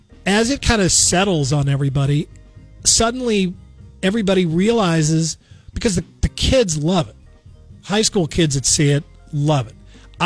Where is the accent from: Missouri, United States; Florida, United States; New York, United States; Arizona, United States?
Missouri, United States; St. Louis; The St. Louis Post-Dispatch, my hometown newspaper, I was reading.